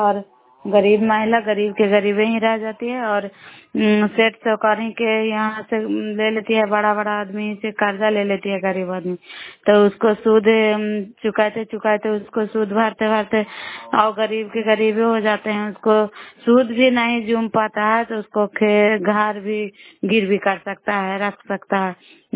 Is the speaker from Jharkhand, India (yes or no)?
no; Bihar, India; नालंदा जिला करार ब्लॉक की निवासी हूँ।